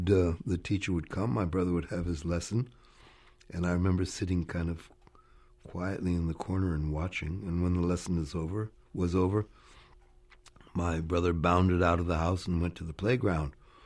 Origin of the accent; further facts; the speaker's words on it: San Francisco, California, United States; I'm from San Francisco, and he came to San Francisco to the War Memorial Opera House